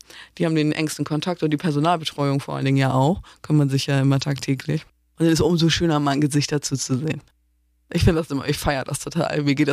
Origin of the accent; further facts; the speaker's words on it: Northern Germany, Germany; ich komme hier aus dem Norden